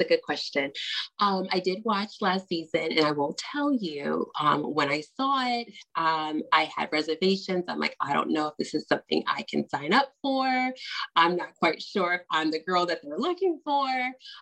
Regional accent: United States; I grew up on the Potomac.

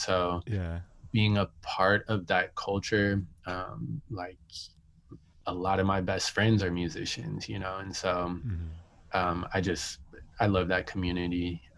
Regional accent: Portland, Oregon, United States; I grew up in Portland, man. And Portland is one of the more racist cities in this country.

